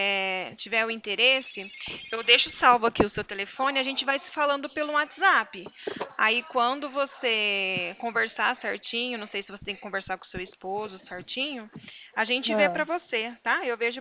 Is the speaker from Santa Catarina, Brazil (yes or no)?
no; Ribeirão Preto, São Paulo, Brazil; Eu falo aqui do Santander, eu sou de Ribeirão Preto.